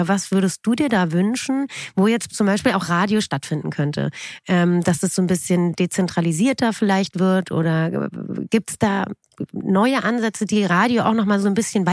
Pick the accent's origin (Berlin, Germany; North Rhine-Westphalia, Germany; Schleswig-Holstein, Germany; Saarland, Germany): Berlin, Germany; Ja, ich komme aus Berlin.